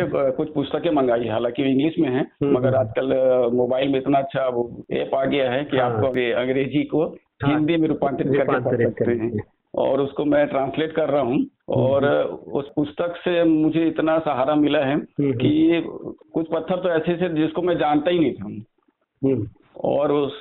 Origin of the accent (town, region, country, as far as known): Madhya Pradesh, India; born there